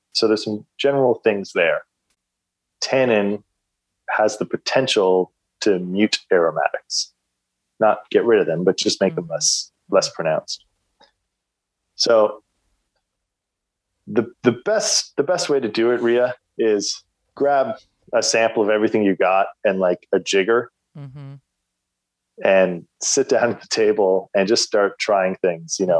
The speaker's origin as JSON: {"language": "English", "country": "Canada", "said": "or I'm going to use the band … because I'm Canadian"}